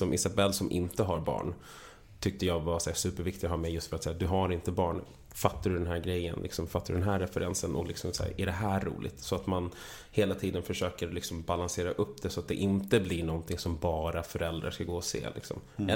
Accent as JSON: {"language": "Swedish", "town": "Vallentuna", "region": "Stockholm County", "country": "Sweden", "tie": "born or raised there", "also_born_or_lived": "Täby", "said": "Och sen så flyttade jag till Vallentuna när jag var typ 6. Bodde där tills jag var 2"}